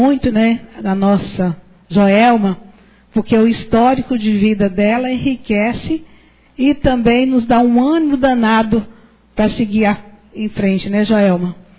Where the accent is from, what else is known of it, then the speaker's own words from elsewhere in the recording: Quirinópolis, Goiás, Brazil; se eu sou da minha terra, honro a minha terra, filha dessa terra amada, Quirinópolis